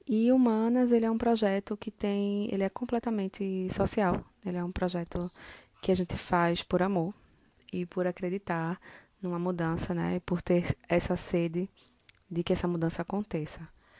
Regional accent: Recife, Pernambuco, Brazil; sou de Recife, empreendo há alguns anos

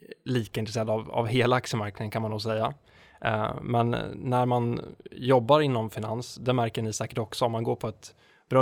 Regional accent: Linköping, Östergötland, Sweden; Jo, men jag är född och uppvuxen i Linköping

